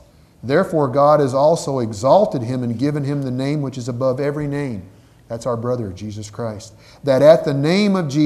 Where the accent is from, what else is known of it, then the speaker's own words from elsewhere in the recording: Salinas, California, United States; Now, if I get my hometown of Salinas, California, 120, 130,000, maybe a step up.